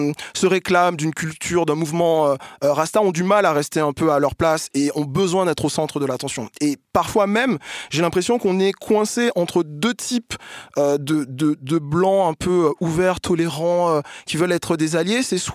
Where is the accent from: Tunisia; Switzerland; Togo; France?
France; Martinique; moi, je suis martiniquais, j'ai grandi là-bas